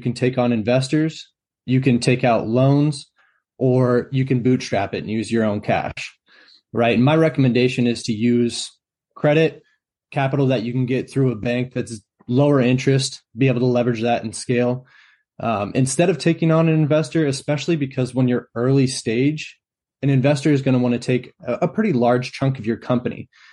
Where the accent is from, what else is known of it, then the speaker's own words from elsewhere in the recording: Idaho, United States; And then I'm from Idaho, North Idaho.